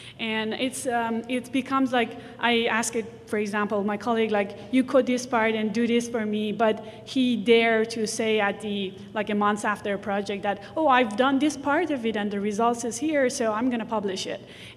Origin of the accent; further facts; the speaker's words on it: Iran; because I grew up in Iran, and you know this is meaningful to me